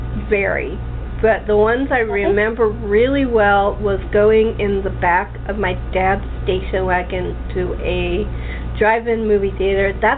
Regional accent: Los Angeles, California, United States; I was brought up in LA, so it's a little bit different.

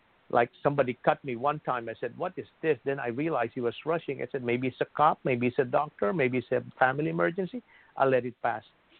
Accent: New Jersey, United States; I'm sorry. I'm from New Jersey. So whether I am in Florida or California, if somebody cuts me, say, hey, go back to New Jersey.

